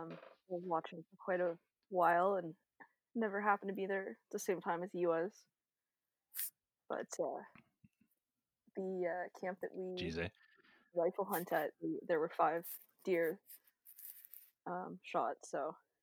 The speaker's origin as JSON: {"language": "English", "town": "Hamilton", "region": "Ontario", "country": "Canada", "tie": "born or raised there", "lives_now": "Muskoka, Canada", "said": "I live in Muskoka. I grew up in Hamilton."}